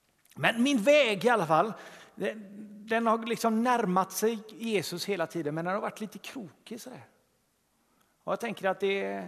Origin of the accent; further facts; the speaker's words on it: Gothenburg, Västra Götaland County, Sweden; jag växte upp på Grevegården här uppe i Tynnered.